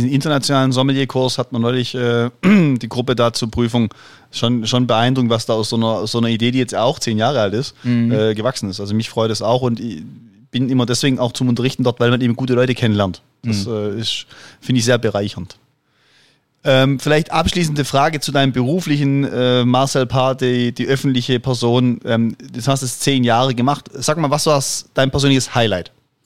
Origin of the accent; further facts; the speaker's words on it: Baden-Württemberg, Germany; Als Schwabe möchte ich dir sagen, wir sind den Schweizern sehr nahe.